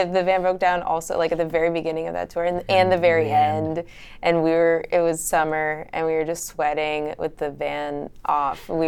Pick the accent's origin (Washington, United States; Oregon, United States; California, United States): California, United States; Santa Barbara; I was just gonna say that Ralph and I grew up in Santa Barbara.